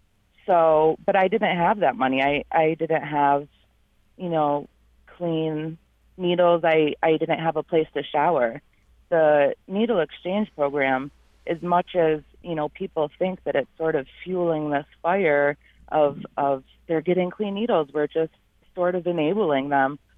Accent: Canandaigua, New York, United States; born there; also born or lived in Rochester; I was born in Canandaigua, and I moved quickly to Rochester as soon as I could get a car.

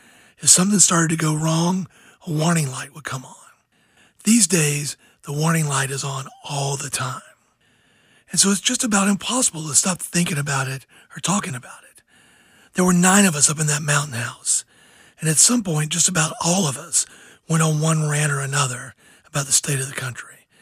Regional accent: Georgia, United States; now in Charlotte, United States; I'm more of a flatlander. I grew up on the Georgia coast.

